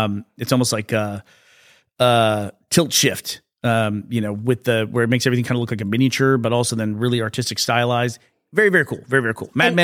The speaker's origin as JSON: {"language": "English", "town": "Austin", "region": "Texas", "country": "United States", "said": "There's Austin. We're from Austin. We always talk about Austin."}